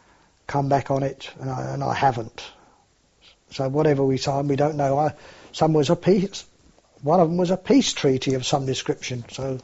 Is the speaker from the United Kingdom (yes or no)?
yes; United Kingdom; And of course, being British, everybody was happy to see them